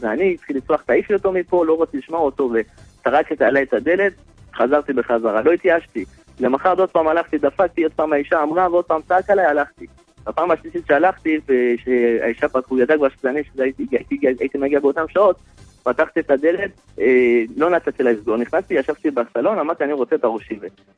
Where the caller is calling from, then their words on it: Ashdod, Southern District, Israel; אני באשדוד.